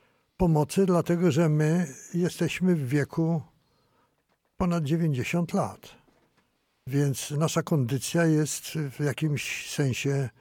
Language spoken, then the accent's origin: Polish; Warsaw, Masovian Voivodeship, Poland; also born or lived in Kutno; Ja urodziłem się w Kutnie i z Kutna byłem wysiedlony na początku 40 roku. Od 40 roku mieszkałem w Warszawie, a od 42 roku mieszkałem w Bursie Rady Głównej Opiekuńczej na ulicy Leszno 81.